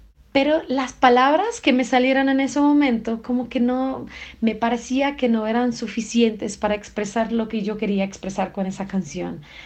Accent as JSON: {"language": "Spanish", "country": "Portugal", "second_language": "Spanish", "said": "soy cantante portuguesa"}